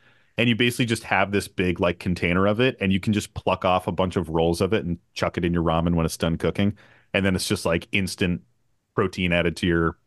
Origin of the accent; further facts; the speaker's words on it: East Coast, United States; Y'all, I'm from the East Coast. I fucking butcher words a lot.